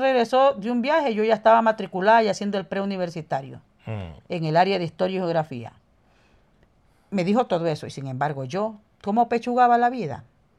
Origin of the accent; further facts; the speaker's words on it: Ecuador; Yo, sin ir muy lejos, que me crié en Ecuador, que es América Latina